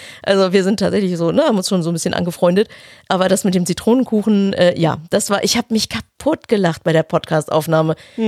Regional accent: Düsseldorf, North Rhine-Westphalia, Germany; now in Kiel, Germany; Ich komme ja eigentlich aus Düsseldorf

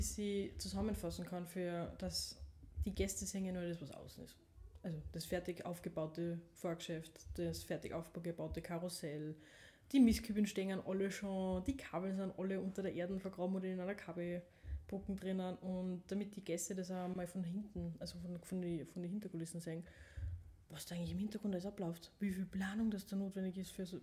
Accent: Oberndorf bei Salzburg, Salzburg, Austria; ich komme aus Oberndorf bei Salzburg, bin 28 Jahre alt und bin von Beruf Schausteller.

